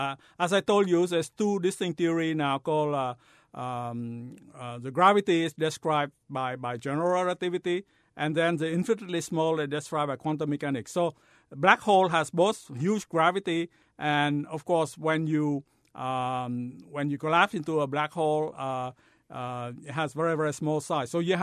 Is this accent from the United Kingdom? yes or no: no; Vietnam; I went to French school when I was growing up in Vietnam.